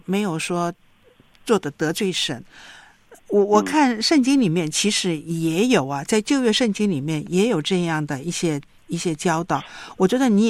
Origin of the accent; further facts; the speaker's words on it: China; 所以戴孝是一种我们说对我们中国人来说是一种文化